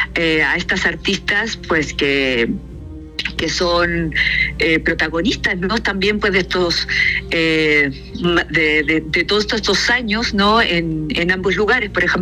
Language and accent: Spanish; Chile; now in Mexico; Aparte, pues yo soy chilena, pero ya vivo acá en México hace muchísimos años